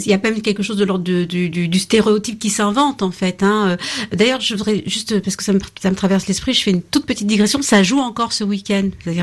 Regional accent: Normandy, France; Moi, je suis métisse. Alors, c'était tu viens d'où? Alors, je disais, je suis normande aussi.

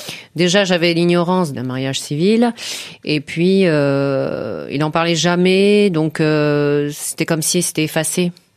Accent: France; Non, j'ai qu'un seul passeport. Je suis française d'origine.

